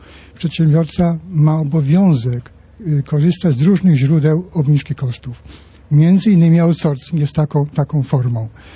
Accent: Subcarpathian Voivodeship, Poland; Z Podkarpackiego.

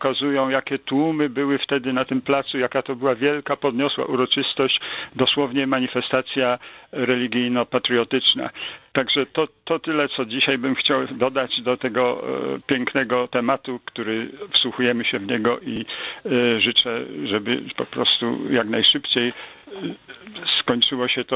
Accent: Poznań, Greater Poland Voivodeship, Poland; przypuszczam, że ponieważ ja jestem też z Poznania, jak już tutaj prawdopodobnie panowie wyczuwają

